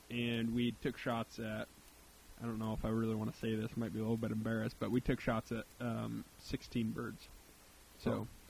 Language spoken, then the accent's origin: English; Iowa, United States; because we are from Iowa, we've hunted this area or areas of Iowa for a little while now.